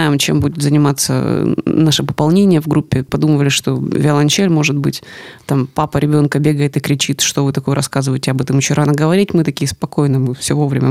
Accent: Zaporizhzhia, Zaporizhzhia Oblast, Ukraine; born there; родилась там же, где и я, так. В городе Запорожье, в Украине.

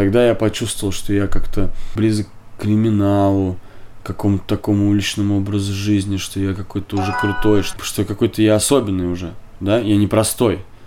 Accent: Moscow, Russia; Я из Москвы, достаточно обеспеченной семьи.

